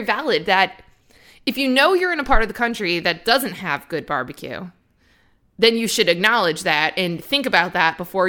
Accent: Northeast, United States; I'm from the East Coast, the Northeast, and my dad called it a barbecue.

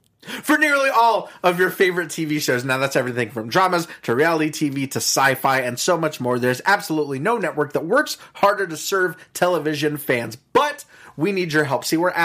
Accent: Oklahoma, United States; born there; I was born in Oklahoma.

